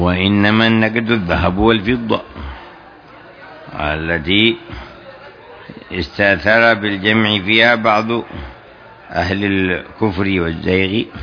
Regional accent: Hadhramaut, Yemen; فبالأواقي الموجودة عندنا في حضرموت تصير 21 وقية

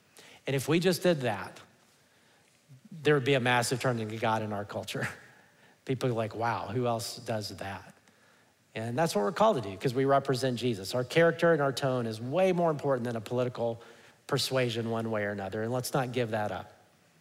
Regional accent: Alabama, United States; also born or lived in Texas; And I grew up in Alabama. Did I ever mention that? And a red state, you know, and I became a Christian in a red state.

